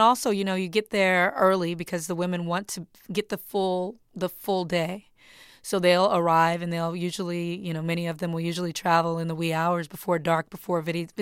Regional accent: Compton, California, United States; exploring a character that might live where I grew up in Compton, California.

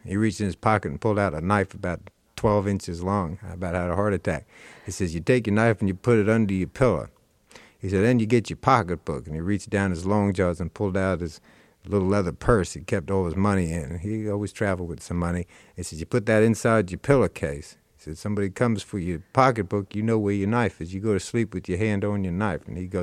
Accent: New York City, New York, United States; I mean, I grew up in New York City. I was lucky to escape, actually.

